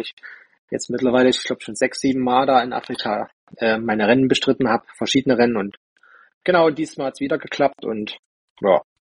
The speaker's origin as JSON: {"language": "German", "town": "Sebnitz", "region": "Saxony", "country": "Germany", "said": "Wir hatten schon ein paar Mal das Vergnügen. Ich komme aus Sebnitz, das ist quasi in der Sächsischen Schweiz."}